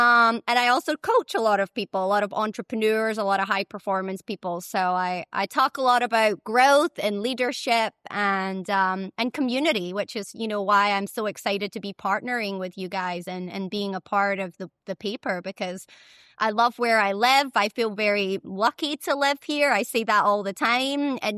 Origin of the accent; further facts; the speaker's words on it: Scotland, United Kingdom; moved away as an adult; now in United States; I am obviously born and raised in Scotland. I was a lawyer there before I moved to the US.